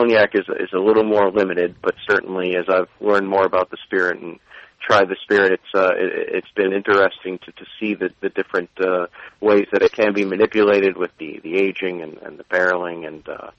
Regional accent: United States; especially as an American myself, something I respond to in terms of, you know, this whole concept going back to Prohibition

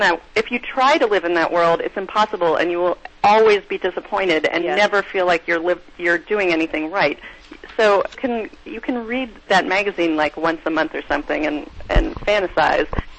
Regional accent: New Mexico, United States; Tamara and I are both happen to be from the Southwest. I'm from New Mexico.

